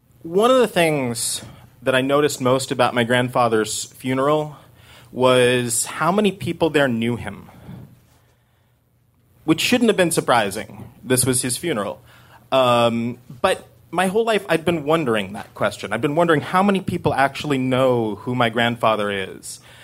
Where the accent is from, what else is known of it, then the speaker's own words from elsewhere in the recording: Corvallis, Oregon, United States; And I grew up in Corvallis, Oregon, which is like the pro.